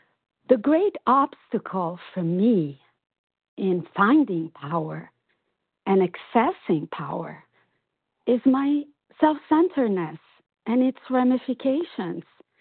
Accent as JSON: {"language": "English", "country": "Brazil", "said": "And I'm from Brazil."}